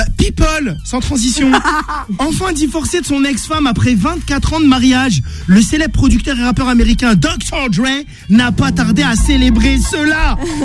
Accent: Morocco; Franchement, en tant que Marocain, je vous le dis

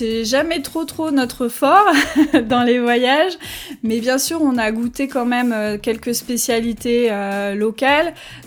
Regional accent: France; même si on est français et qu'on est assez chauvin sur le fromage

